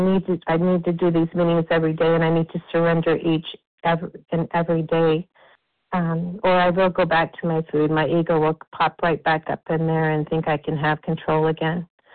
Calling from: Arizona, United States; I'm calling from Arizona.

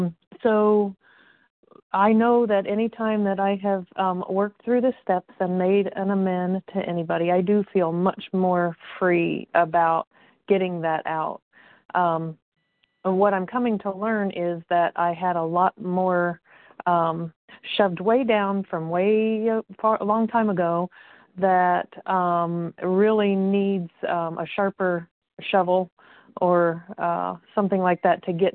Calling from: Indiana, United States; I'm calling from Indiana

